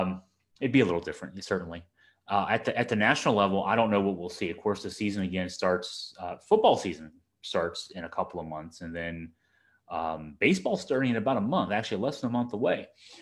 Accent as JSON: {"language": "English", "town": "Staunton", "region": "Virginia", "country": "United States", "tie": "born or raised there", "said": "My hometown, which is one town over, Stanton, Virginia, has a recreation of the Globe Theater, the Blackfriars Playhouse American Shakespeare Center."}